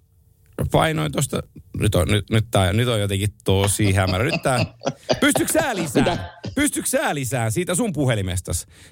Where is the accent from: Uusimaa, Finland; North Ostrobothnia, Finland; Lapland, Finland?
North Ostrobothnia, Finland; Oulu; mä oon Oulusta kotoisin